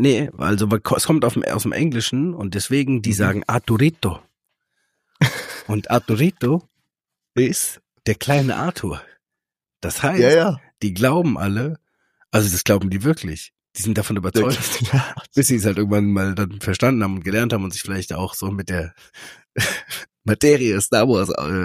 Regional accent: Germany; Wir als Deutsche ja auch, ne? Wir können kein TH und sowas.

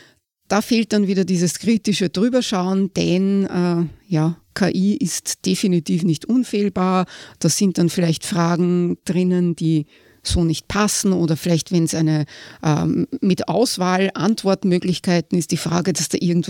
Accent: Austria; das bei uns in Österreich jetzt nicht so typisch ist, das eher in Deutschland üblich wäre

